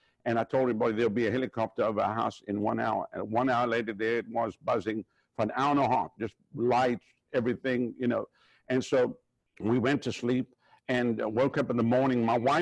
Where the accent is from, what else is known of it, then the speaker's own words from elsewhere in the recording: South Africa; moved away as an adult; now in United States; I come from South Africa. I've lived through communist communism runs my country. And so when I came to America, I was only, 25, 26 when I first got here.